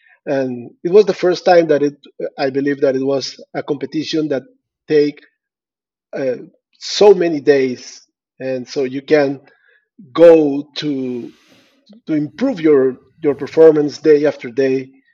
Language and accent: English; Colombia; English is a second language; I grew up, I'm from Colombia, and I grew up in an island that is in the Caribbean, is closer to Jamaica, even than the mainland of Colombia. So I grew up by the sea.